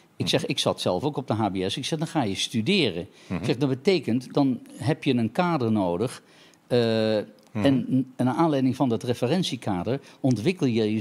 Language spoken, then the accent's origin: Dutch; Geldrop, North Brabant, Netherlands; now in Haarlem, Netherlands; Ik ben geboren in Geldrop. Wij fietsten naar Eindhoven.